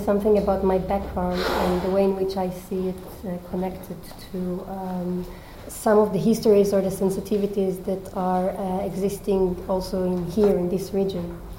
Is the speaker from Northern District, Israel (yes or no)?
no; Tel Aviv, Tel Aviv District, Israel; English is a second language; I was born and living in Tel Aviv, which is a Jewish city in Israel.